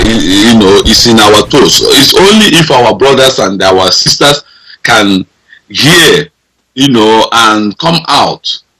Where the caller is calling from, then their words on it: Dublin, Leinster, Ireland; I'm calling from Dublin, Ireland.